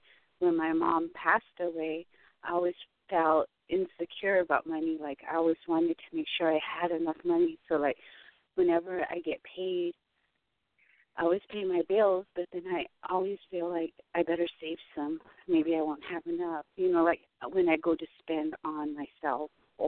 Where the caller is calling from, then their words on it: Arizona, United States; I'm calling from Arizona